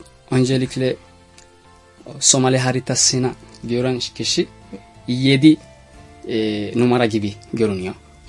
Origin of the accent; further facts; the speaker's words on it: Kenya; Ben Somalliyim ama Kenya'da doğdum, büyüdüm. Lise ve de ortaokul. Her şeyi orada okudum. Lisans da Kenya'da okudum.